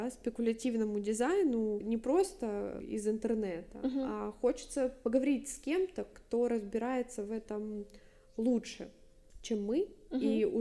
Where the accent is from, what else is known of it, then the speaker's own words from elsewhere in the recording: Kyiv, Ukraine; Да, мы дизайнерки из Киева